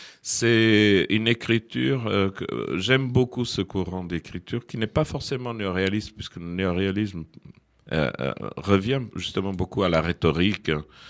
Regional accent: Porto, Porto District, Portugal; Alhandra, petite ville que je connais bien, où je vais chaque fois au Portugal, qui est ma ville d'adoption, puisque je suis de Porto

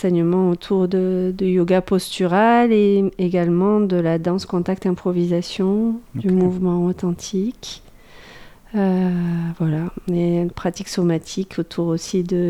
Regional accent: Montpellier, Occitanie, France; Eh bien, je suis montpelliéraine.

